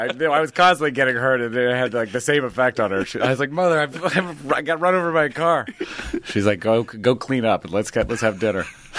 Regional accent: Iowa, United States; also born or lived in Elk Grove Village, United States; I was born in Chicago. Well, I was born in Elk Grove Village, Hoffman Estates, which is like a runway of O'Hare. So it's sort of a northwest suburb. But yeah, I was there. Until I was like 2 years old, and then we moved to Iowa.

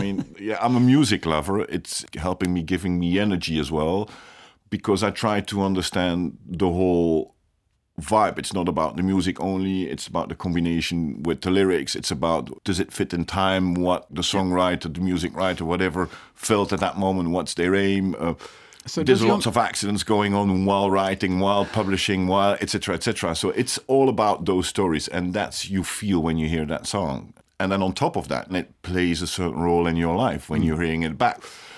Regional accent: Belgium; English is a second language; because you know, like I'm from Belgium. We've been have a couple of wars over there in the past.

